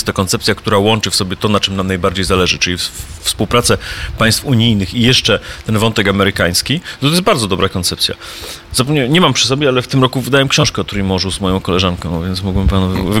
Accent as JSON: {"language": "Polish", "town": "Rzeszów", "region": "Subcarpathian Voivodeship", "country": "Poland", "tie": "born there", "said": "Ja się urodziłem w Rzeszowie i jestem z tego dumny."}